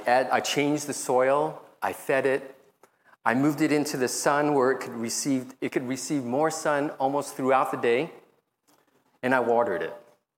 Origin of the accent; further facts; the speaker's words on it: New York, United States; also born or lived in Taiwan; I can't change that I was born in Taiwan. I can't change how growing up in New York in the 1970s and 80s shaped my character.